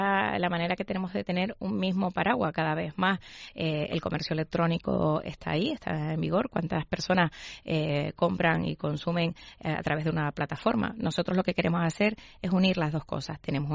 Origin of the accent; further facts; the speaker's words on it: Canary Islands, Spain; pues que forman parte de nuestra identidad como canarios, ¿no?